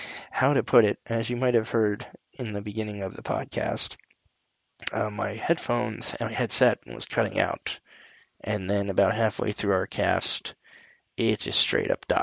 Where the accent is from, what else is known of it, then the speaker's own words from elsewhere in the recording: United States; I mean, you get to play an integral part in the American Revolution, and as a Yank, as my British coworkers would call me.